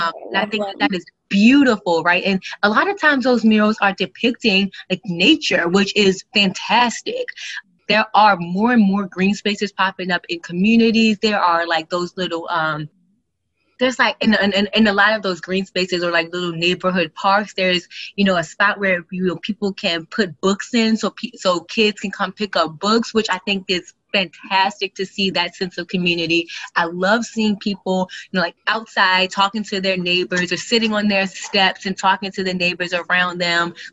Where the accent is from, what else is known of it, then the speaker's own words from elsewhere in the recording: Baltimore, Maryland, United States; So I'm from Baltimore. My family is from here, born and raised here. So I obviously love Baltimore dearly.